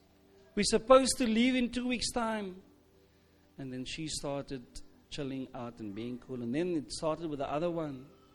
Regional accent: South Africa; I'm from South Africa.

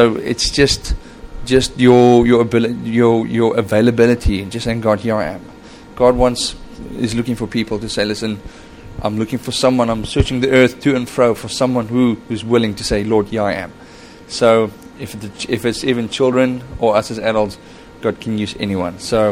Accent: Cape Town, Western Cape, South Africa; That's my lovely wife, Liesel, there, and we're from Cape Town.

